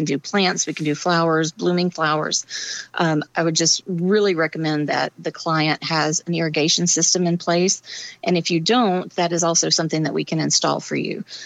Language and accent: English; North Carolina, United States; Well, I am from North Carolina, and so I was in the Piedmont area